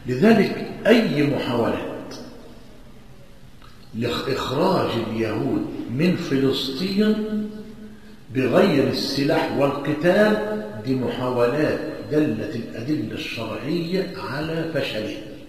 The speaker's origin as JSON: {"language": "Arabic", "country": "Egypt"}